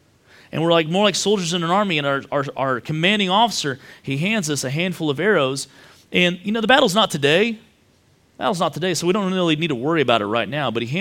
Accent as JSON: {"language": "English", "region": "Texas", "country": "United States", "said": "I probably butchered that because I'm from Texas"}